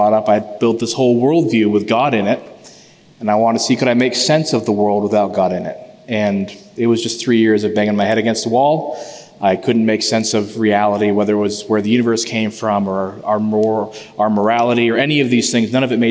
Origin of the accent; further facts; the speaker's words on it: Fort Kent, Maine, United States; Yeah, I was born in Fort Kent, Maine, right on the border with Canada, basically. Raised in Maine by really loving parents, Christian parents.